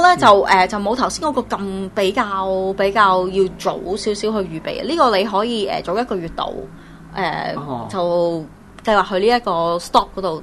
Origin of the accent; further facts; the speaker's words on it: China; 其實佢係誒有少少我哋中國人重陽啊。